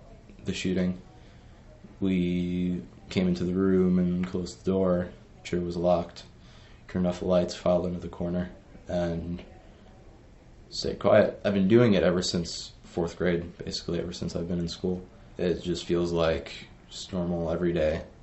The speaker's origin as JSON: {"language": "English", "region": "Kentucky", "country": "United States", "said": "I'm from Marshall County High School, 15, and I'm from Kentucky."}